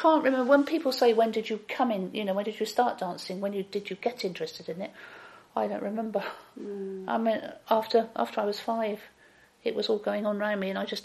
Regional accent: Headington Quarry, South East England, United Kingdom; born there; I was born in Headington Quarry on the 6th of May 1939

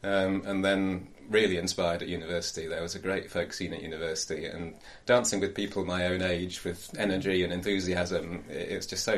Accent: Darlington, North East England, United Kingdom; moved away as an adult; also born or lived in Cheshunt / Nottingham; now in Harrogate, United Kingdom; Okay, I was born in Hertfordshire, in Cheshunt. When I was four, we moved up to Darlington, up in the northeast. And then I went down to Nottingham University and eventually settled in Harrogate.

